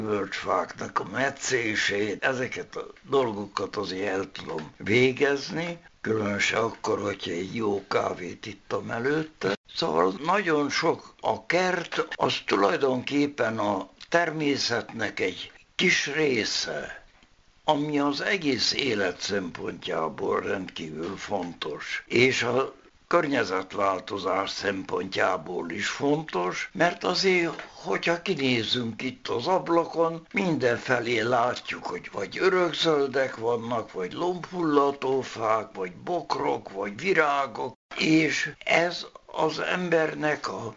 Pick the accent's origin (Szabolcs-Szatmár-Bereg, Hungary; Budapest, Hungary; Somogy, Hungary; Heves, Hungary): Heves, Hungary; Gyöngyös; born there; meg Gyöngyösen, ahol születtem